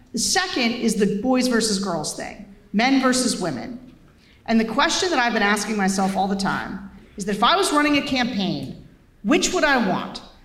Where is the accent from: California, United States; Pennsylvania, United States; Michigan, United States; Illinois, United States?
Pennsylvania, United States; also born or lived in Cumberland County, United States; Okay, and I don't know if you know this, but I'm from here. I grew up in Perry County. Did you guys know I grew up in Perry County?